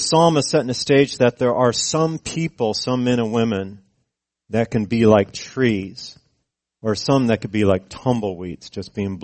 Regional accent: California, United States; As a matter of fact, I grew up in California, as most of you know

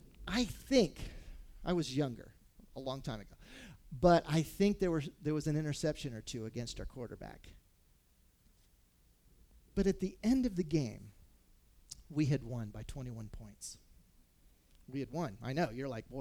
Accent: Miami, Florida, United States; And I'm from Florida. I was born in Miami.

